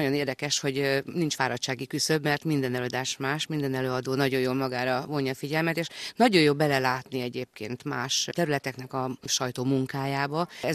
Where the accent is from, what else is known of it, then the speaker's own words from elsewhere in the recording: Budapest, Hungary; Budapestről jöttem